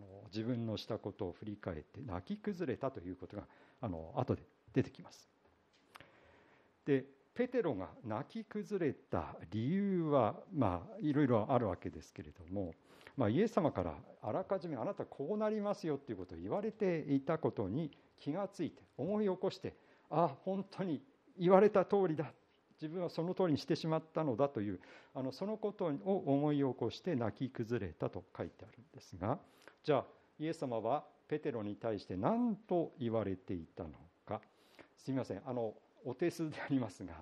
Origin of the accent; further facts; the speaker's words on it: Iwate, Japan; accent: Zuzu-ben; 私岩手の出身ですから、ズーズー弁というもので昔は喋っておりまして、都会の、まあ、東京弁ですね、東京の言葉と、岩手ので普段喋っている言葉のあまりの違いで私コンプレックス持ってましたが